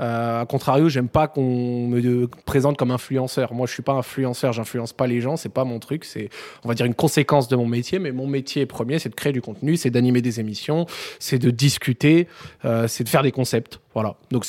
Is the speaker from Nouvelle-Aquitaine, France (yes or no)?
no; Lyon, Auvergne-Rhône-Alpes, France; Et en tant que Lyonnais, c'est-à-dire que je suis né à Lyon